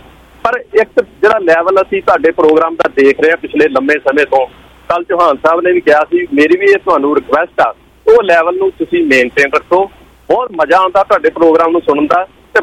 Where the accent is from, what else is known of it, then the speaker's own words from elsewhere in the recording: Punjab, India; born there; moved away; ਮੈਂ ਇੱਥੋਂ ਦੀ ਸਿਟੀਜ਼ਨਸ਼ਿਪ ਲਈ ਆ, ਮੈਨੂੰ ਬੜਾ ਰਿਗਰੈਟ ਆ, ਮੈਂ ਪੰਜਾਬ ਦੇ ਵਿੱਚ ਜੰਮਿਆ